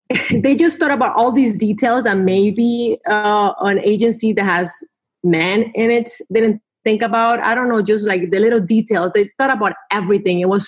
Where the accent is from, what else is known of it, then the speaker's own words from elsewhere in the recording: Colombia; oh yeah, I'm from Colombia.